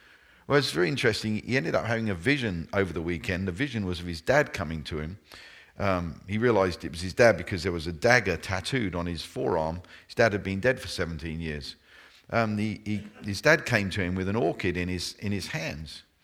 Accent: United Kingdom; I mean, I come from the United Kingdom, and that of itself has some connotations and has some history

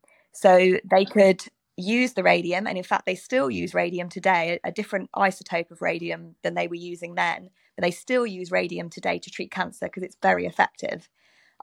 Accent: United Kingdom; even though I'm British and this is an American story, you know, why don't I do it?

